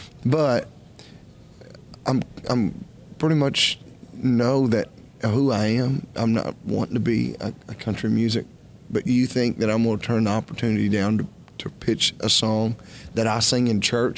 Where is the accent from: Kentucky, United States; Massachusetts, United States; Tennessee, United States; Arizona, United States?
Kentucky, United States; Beaverdam; Hey, I was country a long time ago. I grew up in Beaverdam, Kentucky.